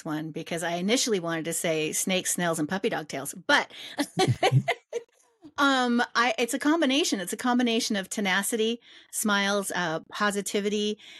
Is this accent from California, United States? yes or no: yes; Sacramento, California, United States; Well, physically, I came from Sacramento, California. So Northern California, California born and raised. I live up in the mountains now